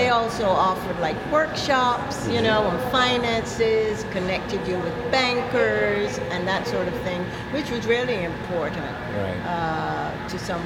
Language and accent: English; Barbados; now in United States; So I'm from Barbados originally. I came to the U.S. in 1972.